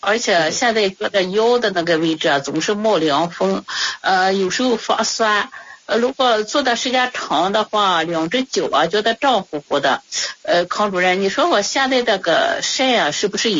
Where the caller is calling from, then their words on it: Shandong, China; 我是山东的糖尿病患者。